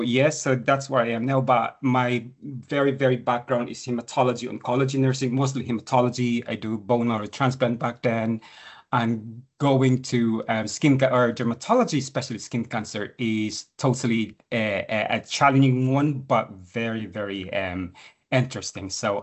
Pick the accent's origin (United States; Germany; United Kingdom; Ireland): Ireland; I'm from Ireland.